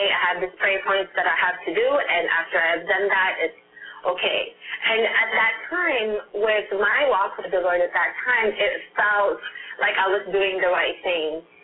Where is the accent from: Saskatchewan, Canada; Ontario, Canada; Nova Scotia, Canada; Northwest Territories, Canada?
Ontario, Canada; Toronto; So I'm from Toronto, Canada, and my experience is actually a lot different.